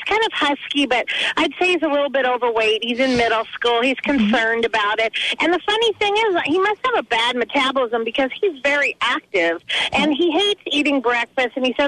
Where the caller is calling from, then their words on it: Renton, Washington, United States; I live in Renton.